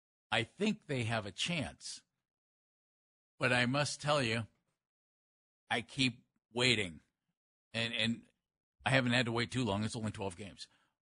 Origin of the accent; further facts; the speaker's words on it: Ohio, United States; I grew up in Northeast Ohio as a diehard Cleveland sports fan.